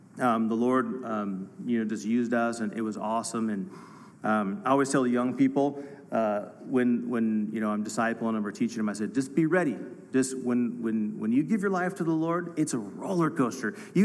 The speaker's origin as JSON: {"language": "English", "region": "California", "country": "United States", "said": "I'm actually from another state, and I am from California."}